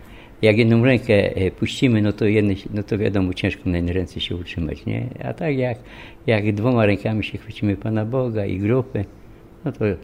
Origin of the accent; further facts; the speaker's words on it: Wrocław, Lower Silesian Voivodeship, Poland; Tak, ja z Wrocławia, tak.